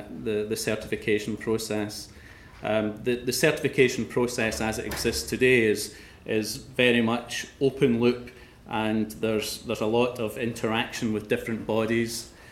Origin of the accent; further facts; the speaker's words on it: Scotland, United Kingdom; most of you would probably figure out that I come from Scotland.